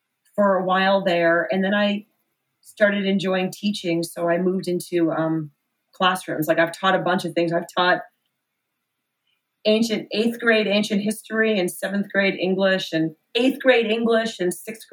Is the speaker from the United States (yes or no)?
yes; Nashua, New Hampshire, United States; This is in Nashua, New Hampshire. It's a town on the Massachusetts border. It's like it's one of the big cities of New Hampshire.